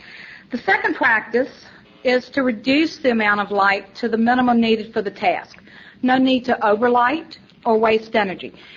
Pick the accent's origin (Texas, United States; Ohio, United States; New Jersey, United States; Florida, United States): Texas, United States; Driftwood; I'm from Driftwood, Texas.